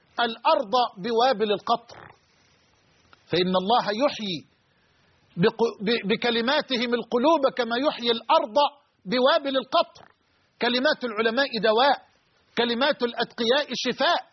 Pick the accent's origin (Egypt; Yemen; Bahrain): Egypt; بلدنا مصر